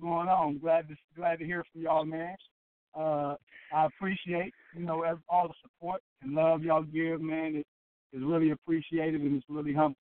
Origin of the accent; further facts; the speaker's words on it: Milwaukee, Wisconsin, United States; also born or lived in Jackson, Michigan; now in Green Bay, United States; Well, I'm from Jackson, Michigan, but moved at a very young age to Milwaukee, Wisconsin, where most of my family live at currently